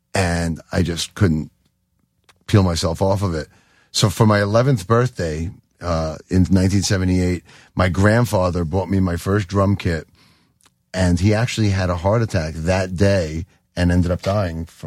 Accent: New York, United States; No, him and my mom got divorced when I was like a year and a half. And then he moved out there. I stayed in New York, but I'd spend the summers with him.

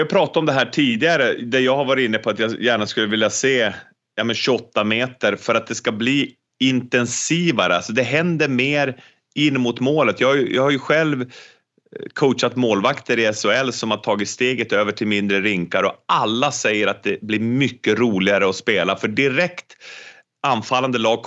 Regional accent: Boden, Norrbotten County, Sweden; Jag ska flyga upp och prata för ungdomsledare och gymnasieelever där i min hemstad Boden.

